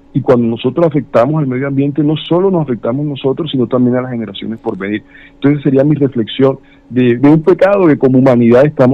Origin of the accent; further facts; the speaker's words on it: Colombia; no solo como colombianos, sino como humanos